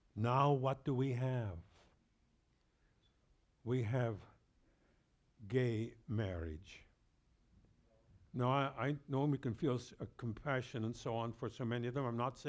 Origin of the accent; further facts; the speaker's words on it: Canada; But we are Canadian. Can you not say Canadianus sum? I am Canadian.